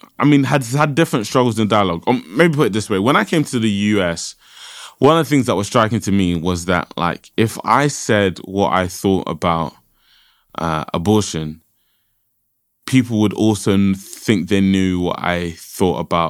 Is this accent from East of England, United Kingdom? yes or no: no; London, United Kingdom; I would always say Nigeria. I was born and raised in London, but I would always say Nigeria.